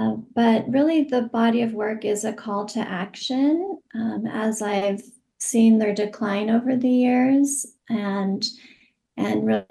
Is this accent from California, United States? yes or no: yes; Bolinas, California, United States; back in my hometown in Bolinas